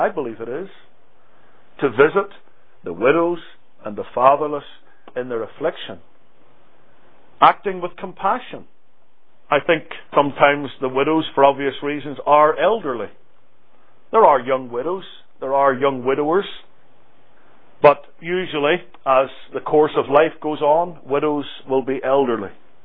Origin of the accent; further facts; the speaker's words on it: Ireland; growing up in Ireland.